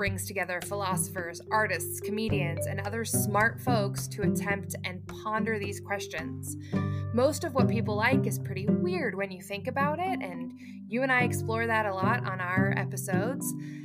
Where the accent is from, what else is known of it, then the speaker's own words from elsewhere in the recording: Lake Tahoe area, United States; I did some of my growing up in the Tahoe area.